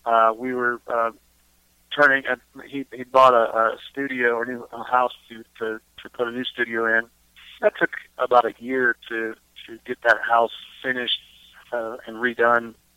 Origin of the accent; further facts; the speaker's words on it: Texas, United States; We're trying to be more than that and go outward from Texas and show who we are, because we are from Texas and what we sing and play and write.